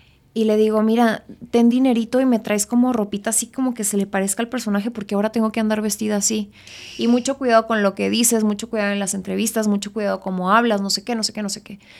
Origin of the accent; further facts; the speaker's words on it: Chihuahua, Mexico; oye, yo soy de Chihuahua, o sea, yo sé que esto, así no son las cosas